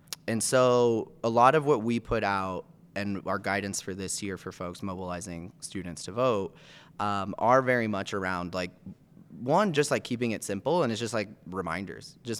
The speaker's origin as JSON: {"language": "English", "town": "San Antonio", "region": "Texas", "country": "United States", "tie": "born or raised there", "said": "So I grew up in San Antonio, Texas."}